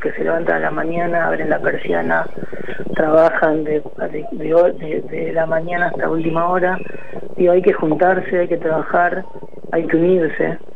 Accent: La Matanza, Buenos Aires Province, Argentina; Yo vengo de La Matanza, de un barrio que se llamaba Villa Unión

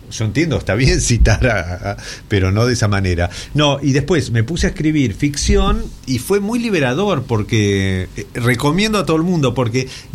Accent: Bahía Blanca, Buenos Aires Province, Argentina; also born or lived in La Plata; Una, que nací en La Plata, en realidad, pero me crié en Bahía Blanca, no reniego para nada, pero nací en La Plata, digo, soy platense de nacimiento.

